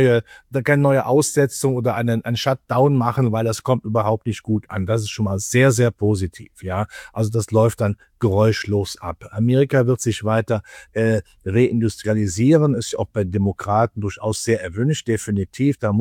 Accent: North Rhine-Westphalia, Germany; In meiner Heimat war NRW, waren Kommunalwahl.

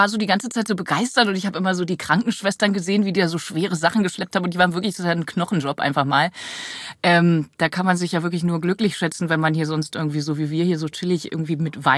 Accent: Berlin, Germany; born there; geboren im Auguste-Viktoria-Krankenhaus, im AVK, in Berlin, müsste Schöneberg sein, glaube ich noch.

